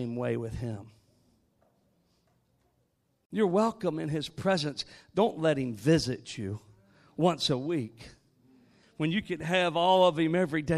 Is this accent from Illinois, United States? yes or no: no; West Virginia, United States; we're both from the Western Virginia area, even though we live in Florida now.